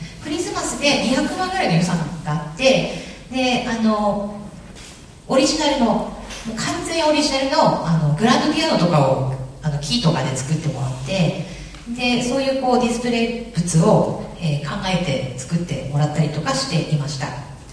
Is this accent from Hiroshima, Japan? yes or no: no; Aomori, Japan; 生まれも育ちも青森市で、一回も県外に出たことがないのが、果たして自慢なのかどうかあれですけど、はい、出たことがありません。